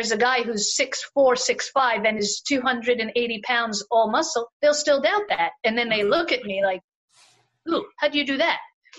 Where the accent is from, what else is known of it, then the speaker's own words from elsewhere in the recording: Israel; Look, I grew up in a foreign country. I grew up in Israel.